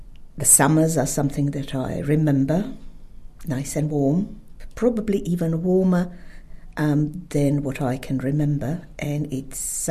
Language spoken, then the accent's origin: English; Sisak, Sisak-Moslavina County, Croatia; moved away as an adult; The place is called Sisak. It's very close. It's about 60 kilometers to the capital, Zagreb.